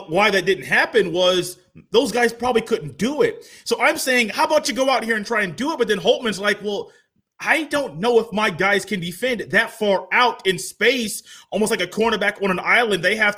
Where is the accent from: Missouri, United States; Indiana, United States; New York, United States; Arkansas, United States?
Indiana, United States; Indianapolis; And I'm from Indiana, so I watched Joey Brunk in high school.